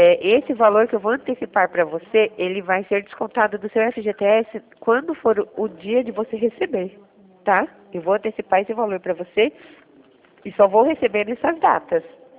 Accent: Jundiaí, São Paulo, Brazil; Eu sou de Jundiaí.

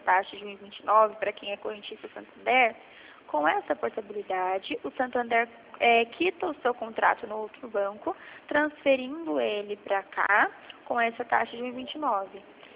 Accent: Ourinhos, São Paulo, Brazil; Eu sou de Ourinhos.

